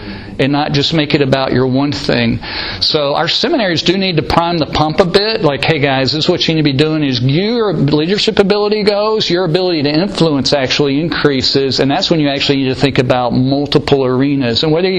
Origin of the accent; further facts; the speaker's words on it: Northeast, United States; You know, I'm from the Northeast, and there's so many things that I envy in the South.